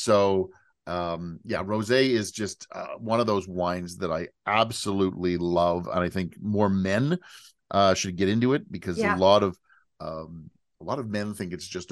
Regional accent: Canada; I'm Canadian

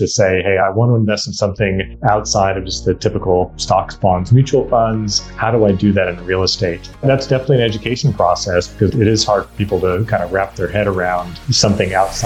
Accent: San Jose, California, United States; I was born and raised in San Jose, went to San Jose State University, got a degree in finance there.

